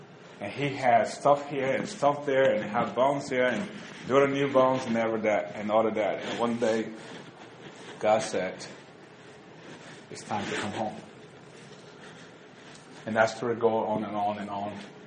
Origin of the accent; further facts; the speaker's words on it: Liberia; born there; I was born in Liberia, Africa.